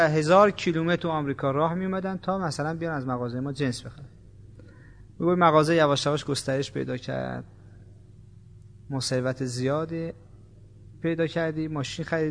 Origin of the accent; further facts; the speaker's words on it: Iran; moved away as an adult; این وضعیت من هستش که از ایران اومدم مثلا دنبال خوشبختی توی خارج